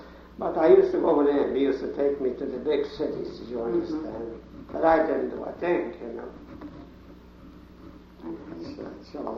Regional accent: Austria; moved away; But by right, I was born in Austria.

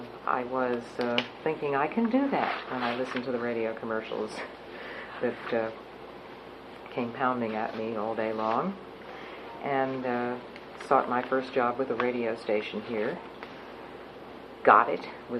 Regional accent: Pittsburgh, Pennsylvania, United States; I was born in Pittsburgh in 1929 and grew up in Pittsburgh. I have lived here all of my life, with the exception of 4 years spent away at college.

